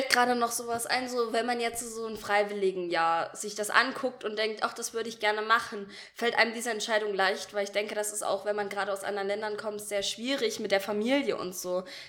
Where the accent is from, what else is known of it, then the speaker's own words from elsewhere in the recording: Germany; für mich als Deutscher